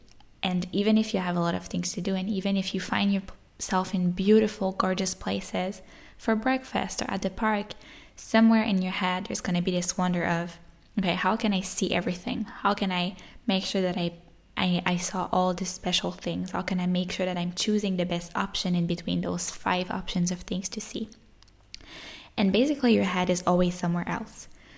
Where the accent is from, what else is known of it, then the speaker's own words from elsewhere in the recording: Quebec, Canada; English is a second language; So I'm coming from French Canada. I never had a lot of travel experience before.